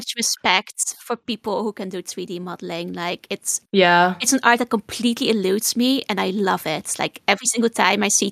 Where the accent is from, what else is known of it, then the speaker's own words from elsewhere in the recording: Netherlands; accent: mix, mostly Dutch; also born or lived in England; I was born in the Netherlands. Mm-hmm. I've lived there most of my life. Mm-hmm. Though I actually have a dual nationality. Mm. My mother is British. I also spent some time in England at a boarding school when I was growing up, which is why my accent is such a mix.